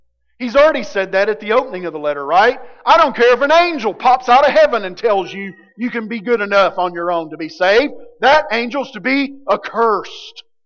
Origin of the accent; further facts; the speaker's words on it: Appalachia, United States; accent: Southern Appalachian; I'm speaking English with Southern Appalachian dialect.